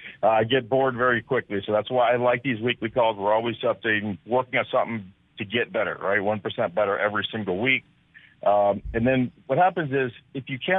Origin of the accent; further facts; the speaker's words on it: Hollywood, Florida, United States; I was born right here in Hollywood, Florida, but I was born right near Dickey Highway in Sheridan Street, if you know where that is. It's pretty tough back in the 70s.